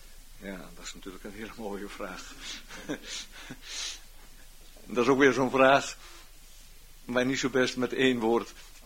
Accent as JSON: {"language": "Dutch", "town": "Urk", "region": "Flevoland", "country": "Netherlands", "moved": "yes", "said": "Ik ben 18 jaar van Urk weg geweest."}